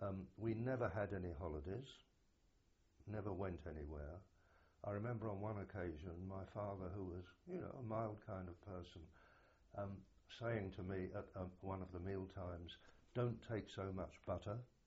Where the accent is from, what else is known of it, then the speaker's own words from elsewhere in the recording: London, United Kingdom; born there; I was born in September 1920, somewhere in the East End of London. I'm not sure where. My family's Jewish.